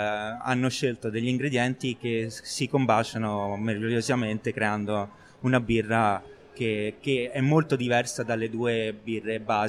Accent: Bassano Romano, Lazio, Italy; sono irlandese inglese e cresciuto a Bassano Romano, comunque Roma Nord, diciamo, e, però non è che mi sento né irlandese né inglese né italiano, io sono un misto di tutti e tre e mi sento a casa in Italia

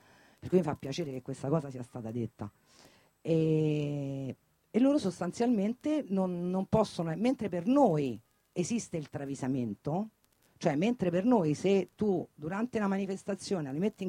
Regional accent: Rome, Lazio, Italy; noi siamo da Roma

